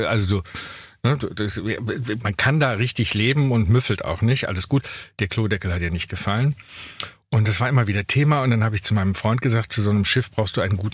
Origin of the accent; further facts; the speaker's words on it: Cologne, North Rhine-Westphalia, Germany; Ich komme ja aus Köln